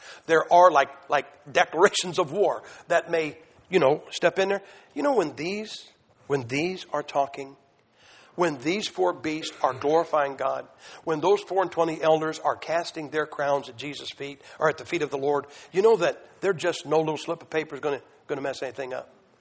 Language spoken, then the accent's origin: English; United States; I'm sorry, guys. I'm from the States. I just can't get excited about, ooh, it's 32.